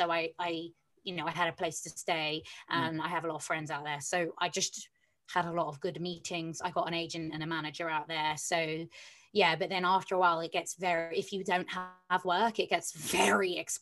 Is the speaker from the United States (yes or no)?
no; London, United Kingdom; I grew up in North London, which again, I say I'm not a fan of, but North London as in like Islington and that, I guess I like it.